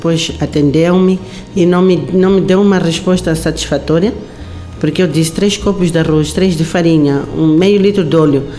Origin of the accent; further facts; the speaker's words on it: Buzi, Sofala, Mozambique; Só soubemos que na área do Buzi, que é a minha terra natal, que fica a mais ou menos a 70 quilômetros da minha fazenda